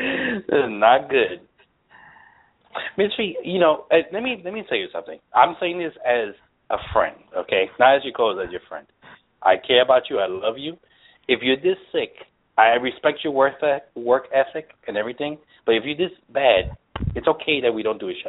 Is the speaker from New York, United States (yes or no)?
yes; Brooklyn, New York, United States; born there; Anybody doesn't know, I was born in Brooklyn.